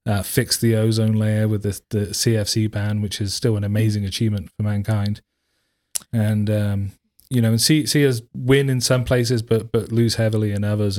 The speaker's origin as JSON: {"language": "English", "region": "England", "country": "United Kingdom", "moved": "yes", "lives_now": "Tacoma, United States", "said": "Well, I'm the only one in the room without an accent. That's what I noticed. But, so, yeah, I'm from England. I came over here. Benita invited me here. I've been in Tacoma ever since I came to the U.S. in 2003. This is my home."}